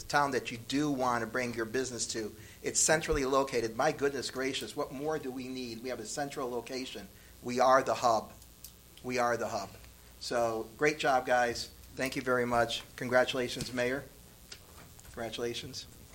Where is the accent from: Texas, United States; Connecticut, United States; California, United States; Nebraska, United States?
Connecticut, United States; New Britain; And I said, honey, I'm not from West Hartford. I'm from New Britain.